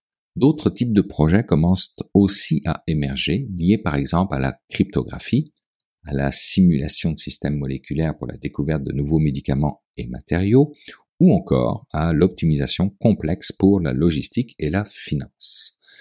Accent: Quebec, Canada; Chez nous, au Québec

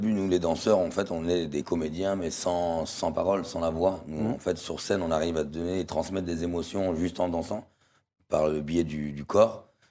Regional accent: Lyon, Auvergne-Rhône-Alpes, France; Moi je viens de Lyon, des quartiers assez sensibles.

